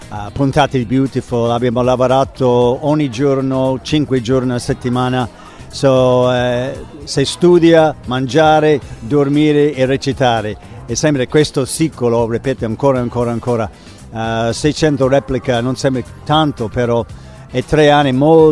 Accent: United States; Italian is a second language; ho imparato italiano di solito nella strada di Roma, so io sono un po' abituato alla romanesca in mio dialetto italiano, però dopo tutto sono americano.

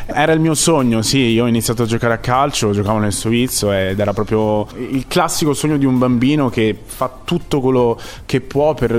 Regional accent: Vicenza, Veneto, Italy; la residenza qui a Creazzo la tengo perché mi so vicentino

